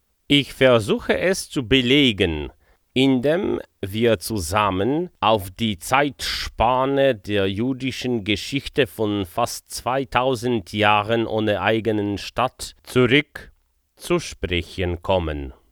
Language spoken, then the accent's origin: German; Poland; ich bin Pole